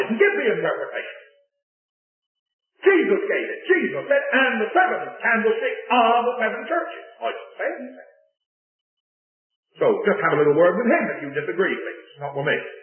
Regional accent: England, United Kingdom; you will pardon me as an Englishman

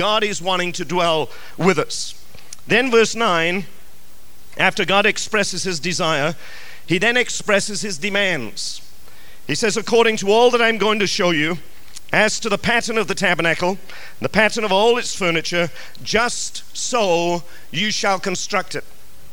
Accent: England, United Kingdom; now in United States; You know, when I came from England to America, I had to change. Now, I wasn't driving yet, but the moment I got my license, I could not drive the way I would have

